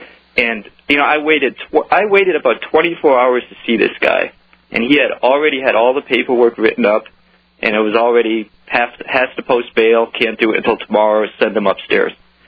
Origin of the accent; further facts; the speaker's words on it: Virginia, United States; I'm from Northern Virginia. I didn't really know anybody from Baltimore